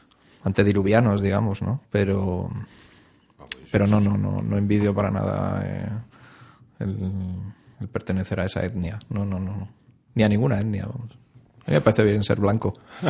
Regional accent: Madrid, Community of Madrid, Spain; A mí lo que me pasaba es que en el... Claro, yo soy de Carabanchel.

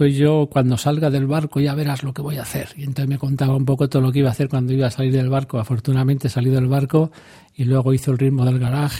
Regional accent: Ferrol, Galicia, Spain; Entonces me escribe desde mi ciudad natal

